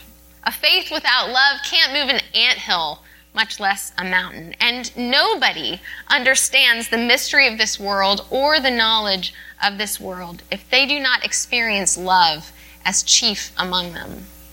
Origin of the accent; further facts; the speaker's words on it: Dallas, Texas, United States; one of whom died just last week in my hometown of Dallas.